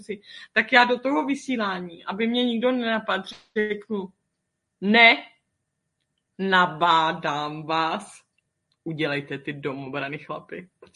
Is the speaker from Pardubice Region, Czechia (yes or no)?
no; Podbořany, Ústí nad Labem Region, Czechia; born there; Musíš jít na tu matriku, jako tu prapůvodní, kde jsi se narodil. Já třeba v Podbořanech nebo tak